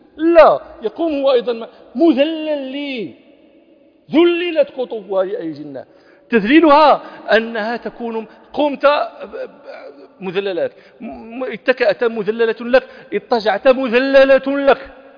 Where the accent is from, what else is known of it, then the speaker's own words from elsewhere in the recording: Morocco; كنا في مخيم لنا نحن المغاربة